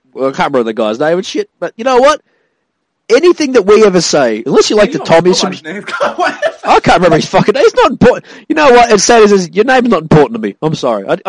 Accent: Australia; I'm Australian. I don't like him.

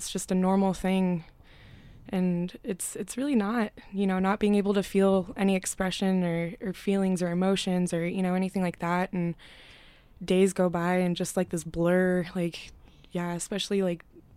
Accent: Alaska, United States; thanks to my experience growing up in Alaska, when everybody starts to panic, I go into survival mode

